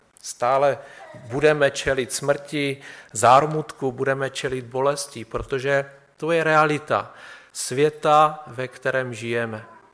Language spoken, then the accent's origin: Czech; Bohemia, Czechia; tak on se ptal, odkud jsme, tak jsme říkali, že jsme z Čech.